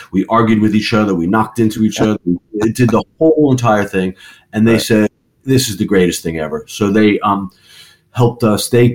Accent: New York, United States; We're from New York. We have nowhere to live, but everyone will regret they don't take care of it.

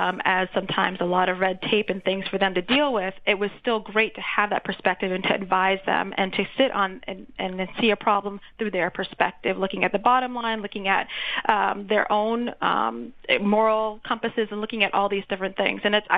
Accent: Michigan, United States; the Upper Peninsula, Michigan, is what I would probably consider where my hometown-ish area. We grew up around the world, but that's where I graduated from high school, and that was because my mother was in the Air Force

